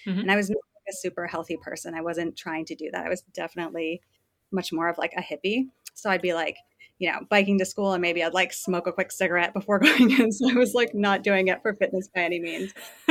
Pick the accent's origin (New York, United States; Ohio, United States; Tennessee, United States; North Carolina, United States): New York, United States; Plattsburgh; So I am originally from the Adirondack area of New York State. So I grew up like in a town called Plattsburgh, kind of in that outer region by Lake Champlain.